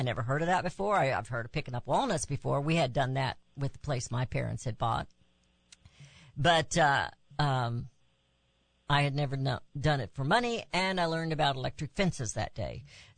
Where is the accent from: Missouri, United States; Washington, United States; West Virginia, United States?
Missouri, United States; Raytown; I came from Kansas City area, Raytown. And when I came down here, I joined the cheerleading squad in high school.